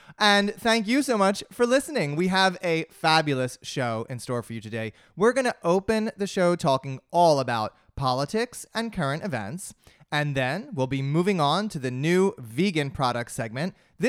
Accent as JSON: {"language": "English", "region": "New Jersey", "country": "United States", "said": "I'm from New Jersey. I have a very, very big place in my heart for malls."}